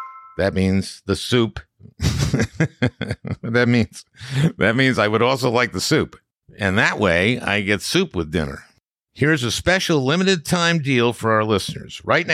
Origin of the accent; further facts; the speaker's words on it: United States; Well, I think it's because I'm an American going through this time